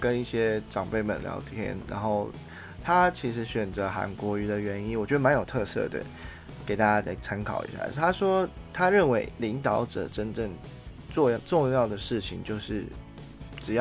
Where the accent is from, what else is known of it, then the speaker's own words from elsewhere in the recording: Taiwan; 我们从小就是在台湾长大嘛